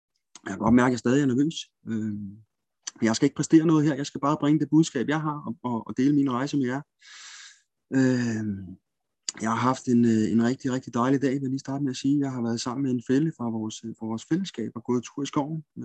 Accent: Zealand, Denmark; Jeg er 44 år gammel. Jeg er vokset op på Sjælland med en mor, en far og en søster i en mindre sjællandsk provinsby.

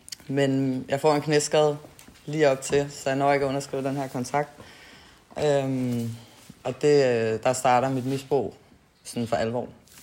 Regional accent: Copenhagen, Capital Region of Denmark, Denmark; Jeg er født og opvokset på Amager i København.

